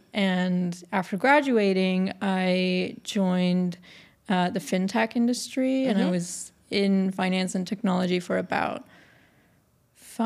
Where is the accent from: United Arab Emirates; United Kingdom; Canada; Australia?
United Arab Emirates; Dubai; moved away as an adult; I grew up in Dubai and I went to DA and went to Yale after that.